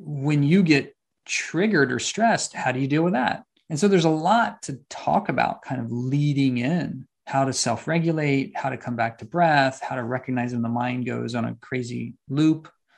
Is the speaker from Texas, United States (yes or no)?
yes; San Antonio, Texas, United States; Right now I'm in Austin, Texas, back home. I'm from San Antonio in Austin.